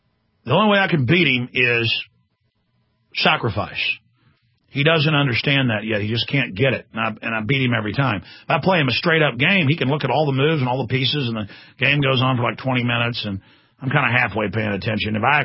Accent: United States; As an American, I speak out against it and get criticized for it.

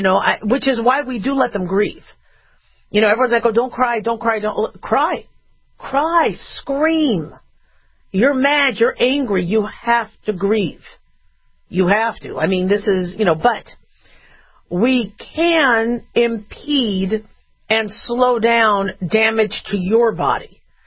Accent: Phoenix, Arizona, United States; I grew up in Phoenix. I've watched Phoenix grow. It's huge. Phoenix it's a beautiful desert.

